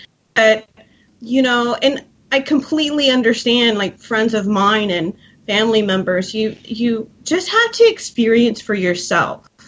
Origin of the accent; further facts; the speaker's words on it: Kirkland, Washington, United States; I grew up in Kirkland.